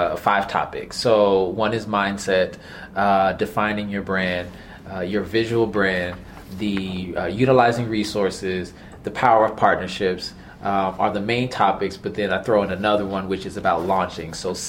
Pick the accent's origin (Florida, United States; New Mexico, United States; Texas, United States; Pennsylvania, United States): Florida, United States; Miami; I was raised in Miami, Florida.